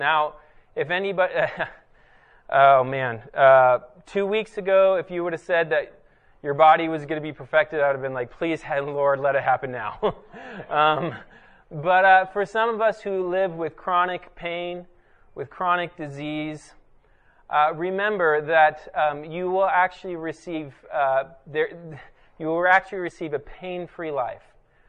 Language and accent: English; Germany; I grew up in Germany. I did not know my extended family well at all.